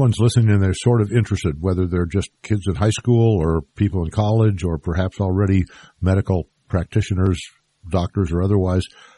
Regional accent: Los Angeles, California, United States; I'm a California boy. I grew up in Los Angeles, so we'll have to talk about that another time.

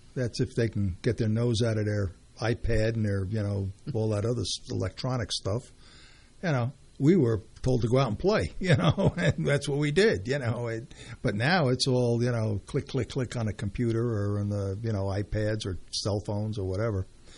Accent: Brooklyn, New York, United States; I was from Brooklyn.

